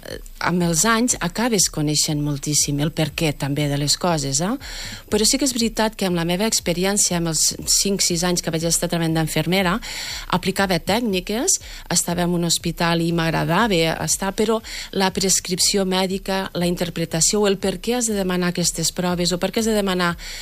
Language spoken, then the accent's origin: Catalan; Catalonia, Spain; Jo sóc d'un poble de Lleida, i és, era un poble, és un poble petit